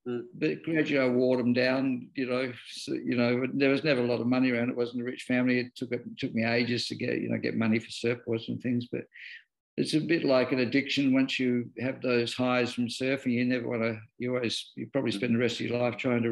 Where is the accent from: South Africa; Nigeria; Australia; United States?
Australia; Adelaide, South Australia; I grew up in South Australia in the calmer waters of St. Vincent Gulf, so in the suburbs of Adelaide called Brighton.